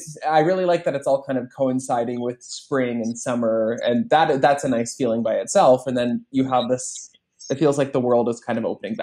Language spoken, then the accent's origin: English; Toronto, Ontario, Canada; I grew up in Toronto, Canada, in a little suburb called Etobicoke, just outside of the downtown GTA. I was the youngest of four. And I grew up in a very kind of Christian household.